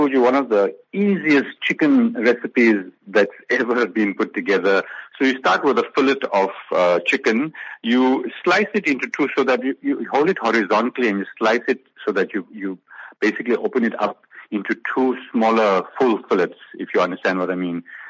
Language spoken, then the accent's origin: English; Durban, KwaZulu-Natal, South Africa; I was born and brought up in Durban, with Durban in my veins.